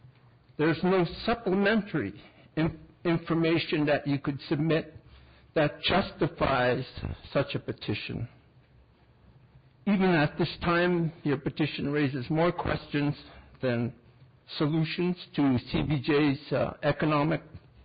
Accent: Yakutat, Alaska, United States; now in Kake, United States; I was born and raised in Yakutat, Alaska, but I've lived out in Kutznebu with people with of Angoon for many years

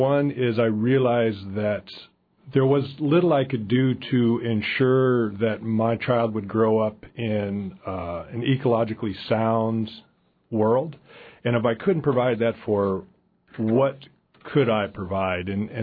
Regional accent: Juneau, Alaska, United States; And I grew up here in Juneau

